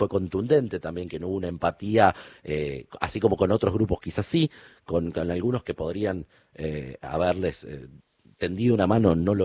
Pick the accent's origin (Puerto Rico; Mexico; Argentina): Argentina; como ciudadano, como un argentino más